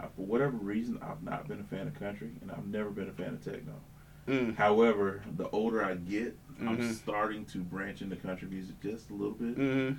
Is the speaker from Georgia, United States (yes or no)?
yes; Conyers, Georgia, United States; Born and raised on the east side of Atlanta. Good old C-Town, Conyers, Georgia.